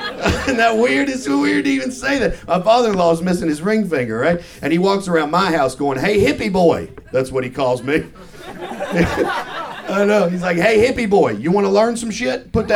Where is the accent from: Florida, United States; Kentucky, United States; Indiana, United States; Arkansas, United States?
Kentucky, United States; born there; I was born in Kentucky. I wouldn't have fucking chosen.